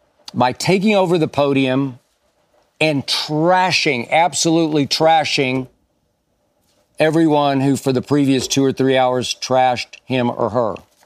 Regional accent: Oklahoma City, Oklahoma, United States; also born or lived in Dallas; my hometown of Oklahoma City and my home away from home, Dallas, Texas, before they even had basketball.

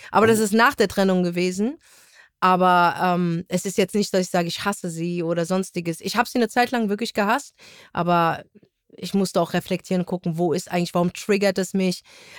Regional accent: Morocco; Also, naja, ich bin ja Marokkanerin. Und algerisches Blut fließt auch in mir.

